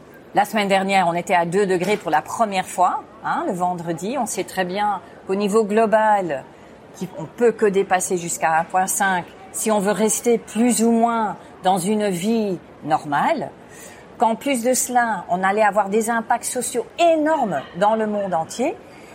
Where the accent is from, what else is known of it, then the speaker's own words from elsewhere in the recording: San Francisco, California, United States; French is a second language; Moi, je viens de San Francisco